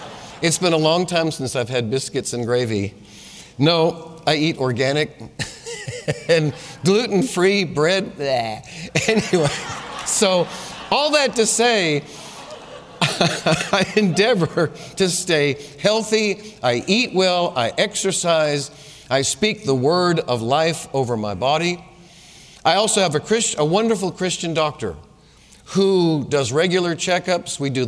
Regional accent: New England, United States; moved away as an adult; I came from New England. I was a Yankee.

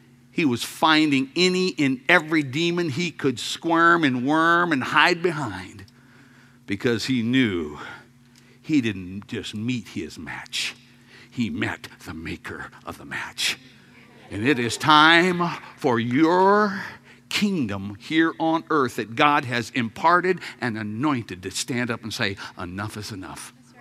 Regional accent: Louisiana, United States; I'm from Louisiana. Come on. If it ain't fried, it ain't worth eating.

